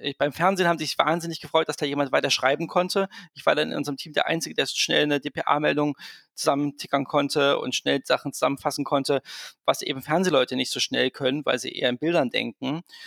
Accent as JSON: {"language": "German", "region": "Thuringia", "country": "Germany", "said": "weil ich komme doch aus Thüringen"}